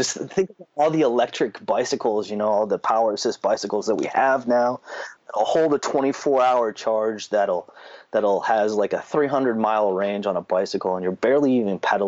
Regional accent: New England, United States; We're both from New England, so we're very

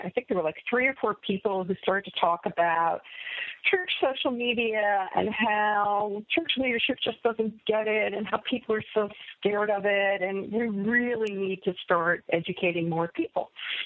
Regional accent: New York, United States; Well, I'm really a New Yorker.

